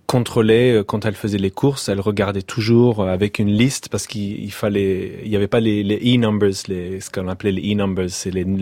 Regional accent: London, United Kingdom; now in France; Mais en fait, j'ai une relation assez étrange avec l'Angleterre, que quand j'ai quitté l'Angleterre pour la France il y a 14 ans, en fait, je me suis rendu compte que je ne connaissais pas très bien le pays.

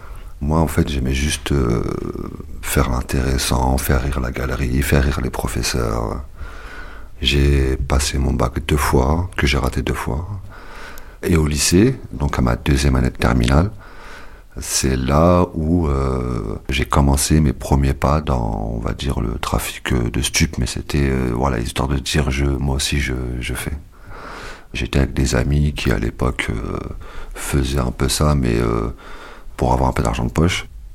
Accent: Normandy, France; j'ai 38 ans, j'ai grandi en Normandie.

